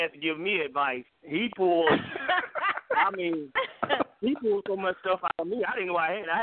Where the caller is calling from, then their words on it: Augusta, Georgia, United States; I'm calling from Augusta, Georgia.